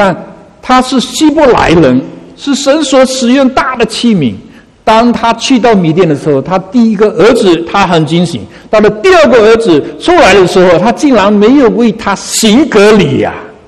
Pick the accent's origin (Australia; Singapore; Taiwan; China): China; 当我们从中国来到这里